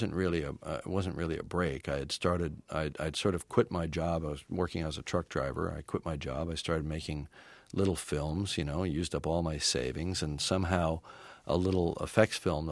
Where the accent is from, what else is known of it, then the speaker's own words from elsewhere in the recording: Canada; now in United States; I'm Canadian.